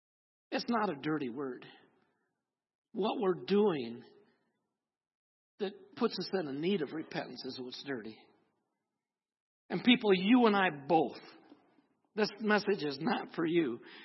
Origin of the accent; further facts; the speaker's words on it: Onaway, Michigan, United States; Then I moved from Kalkaska back to my hometown in Onaway